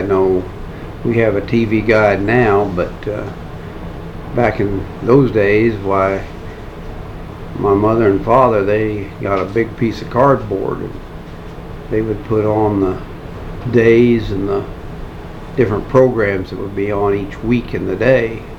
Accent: Dodge City, Kansas, United States; I was born in Dodge City, actually, but that's right at this area.

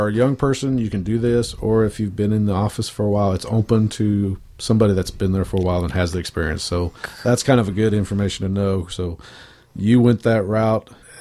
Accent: Oklahoma, United States; I came from the Oklahoma City area and came up here, and that was one of the questions people asked me is, are you going to be comfortable? It was like, I grew up in a small town, so this was like home to me.

